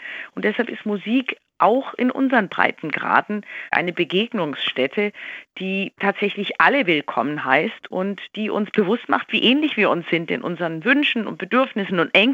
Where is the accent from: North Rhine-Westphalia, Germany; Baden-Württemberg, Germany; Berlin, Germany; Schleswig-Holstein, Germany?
Baden-Württemberg, Germany; born there; Immerhin, ich bin im Schwarzwald geboren.